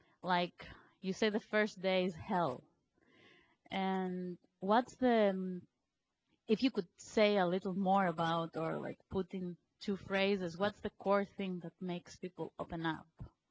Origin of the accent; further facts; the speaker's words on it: Greece; as far as I know, I come from Greece